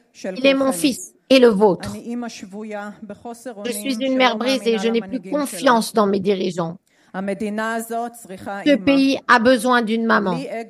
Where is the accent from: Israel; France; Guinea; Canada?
Israel; now in United States; Je suis née et j'ai grandi en Israël. Elle était ma maison, mon lieu sûr, et même lorsque je suis partie aux États-Unis, il y a 20 ans, il est resté dans mon cœur comme ma patrie.